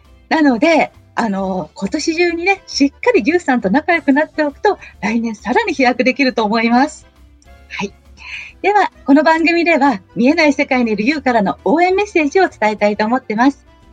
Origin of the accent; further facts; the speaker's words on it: Kamakura, Kanagawa, Japan; そして私の実家が鎌倉なので、2日と3日は箱根駅伝なんですね。